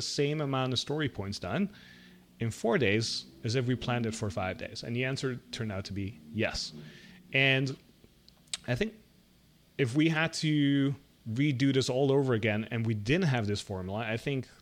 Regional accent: Netherlands; now in United States; my upbringing growing up in the Netherlands.

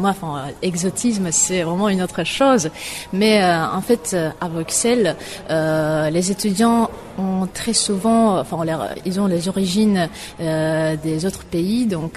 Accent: Australia; French is a second language; Je viens d'Australie, un lycée qui se spécialise sur la langue française. Donc j'ai commencé avec le français à l'âge de 13 ans

